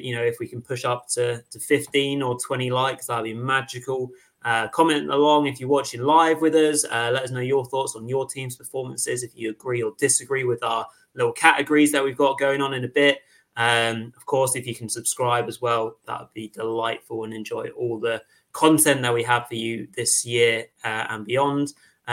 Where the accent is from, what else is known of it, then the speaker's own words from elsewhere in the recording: England, United Kingdom; As English lads, even we can appreciate